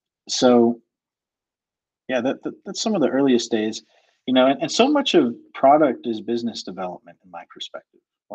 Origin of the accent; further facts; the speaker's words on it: Florida, United States; I'm from Central Florida. There's a store that was new to Central Florida.